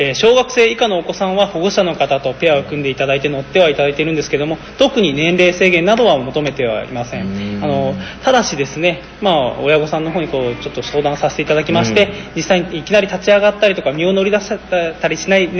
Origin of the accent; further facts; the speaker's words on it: Gifu, Japan; 私自身この岐阜県で育ってきた人間ですので